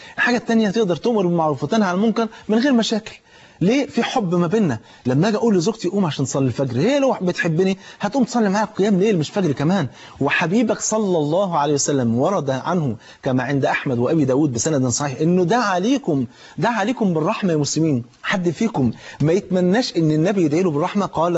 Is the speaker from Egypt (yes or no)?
yes; Egypt; زي ما بيقولوا يعني في المثل عندنا في مصر